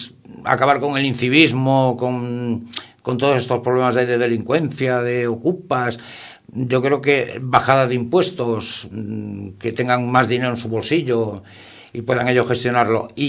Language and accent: Spanish; Catalonia, Spain; yo soy catalán también, yo he nacido aquí, y la mayoría de los que se consideran españoles son nacidos aquí en Cataluña